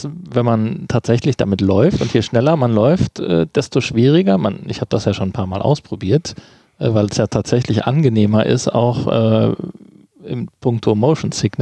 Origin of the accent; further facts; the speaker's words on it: North Rhine-Westphalia, Germany; wir reden bei uns im Ruhrgebiet sagt man das auch.